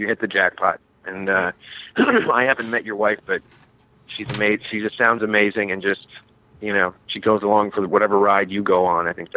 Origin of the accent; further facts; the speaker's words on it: Minneapolis, Minnesota, United States; also born or lived in St. Paul; now in Los Angeles, United States; I'm from Minnesota, Minneapolis. Well, I was born in St. Paul, and I've been out in L.A. now for 21 years.